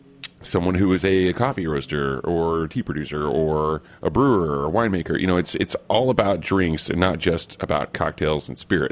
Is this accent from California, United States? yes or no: no; Oklahoma, United States; and then realized we're both from Oklahoma.